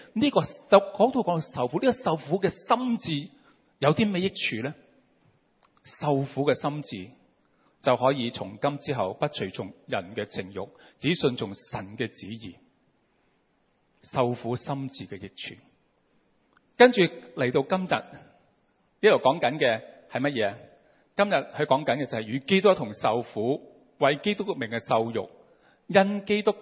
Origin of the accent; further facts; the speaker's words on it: Hong Kong; 去帮我们香港人，特别香港里面的